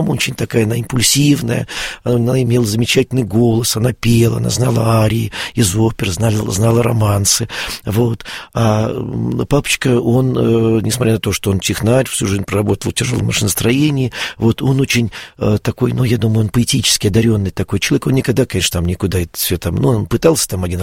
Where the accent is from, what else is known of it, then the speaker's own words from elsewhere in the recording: Russia; мы сказали, что мы из России, что мы верующие люди